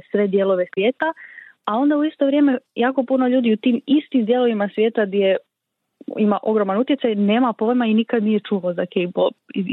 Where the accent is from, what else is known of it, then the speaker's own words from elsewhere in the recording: Croatia; Ali kod nas u Hrvatskoj je recimo zanimljivo